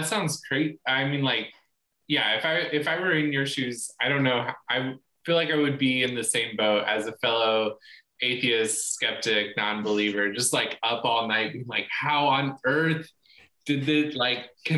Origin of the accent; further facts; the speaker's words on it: Kansas, United States; I'm originally from Kansas